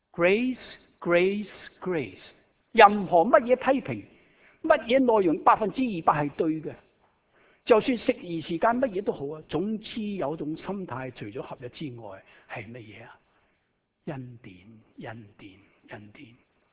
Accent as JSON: {"language": "Cantonese", "region": "Shanghai", "country": "China", "accent": "Shanghai", "second_language": "Cantonese", "said": "我是上海人，有時你聽我講到講廣東話是不是有些上海口音啊？"}